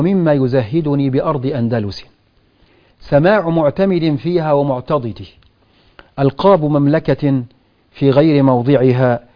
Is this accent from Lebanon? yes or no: no; Egypt; الأزهر عندنا في مصر